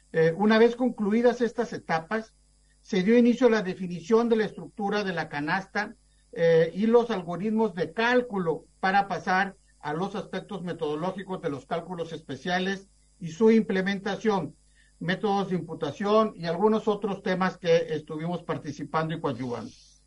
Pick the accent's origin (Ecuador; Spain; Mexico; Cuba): Mexico; now in Santiago, Chile; ahora sí, como mexicano, desearles la mejor de las suertes